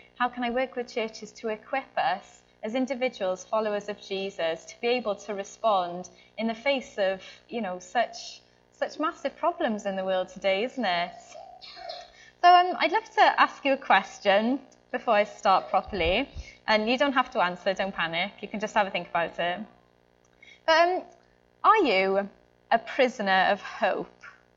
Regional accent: Cardiff, Wales, United Kingdom; I'm from Cardiff anyway, it might not sound like it

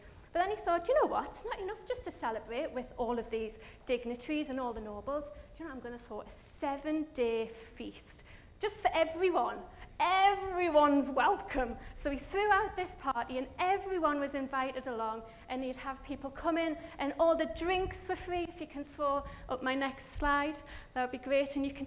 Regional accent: Durham, North East England, United Kingdom; now in Wales; I'm not Welsh. I am Northern, I'm from Durham, but I've been in Wales now for 12 years, and I'm kind of feeling a little bit Welsh.

